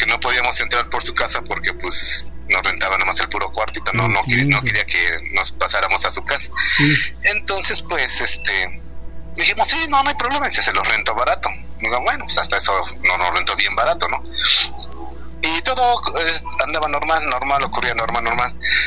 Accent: Puebla, Mexico; porque somos de Puebla

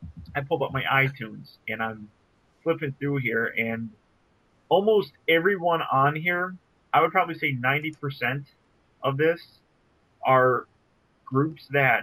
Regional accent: Detroit, Michigan, United States; But hell, I grew up in Detroit, so I know what it's like to, you know, grow up in a shit area

